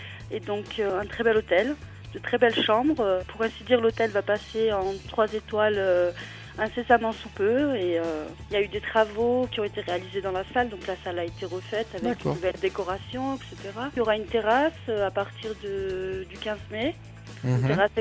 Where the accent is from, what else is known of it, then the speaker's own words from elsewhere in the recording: Provence-Alpes-Côte d'Azur, France; Eh bien, nous sommes du Briançonnais, tous les deux, mon époux et moi.